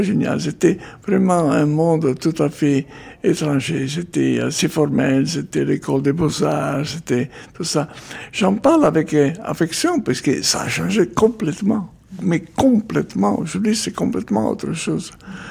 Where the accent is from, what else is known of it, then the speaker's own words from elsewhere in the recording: Genoa, Liguria, Italy; French is a second language; ma petite reconnaissance à ma ville natale, parce que Gênes est quand même une ville ancienne, l'Italie, c'est un pays de ville magnifique, merveilleuse.